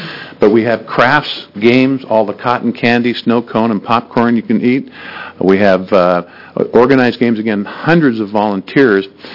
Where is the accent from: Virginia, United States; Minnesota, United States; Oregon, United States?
Oregon, United States; Wilsonville; I'm from Wilsonville, Oregon.